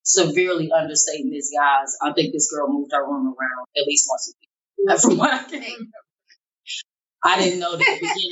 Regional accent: St. Louis, Missouri, United States; I mean, we're from St. Louis. There's not a whole lot of fashion coming out of St. Louis.

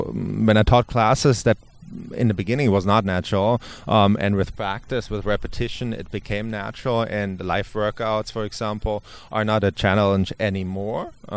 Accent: Germany; English is a second language; I'm from Germany, and it's not my first language.

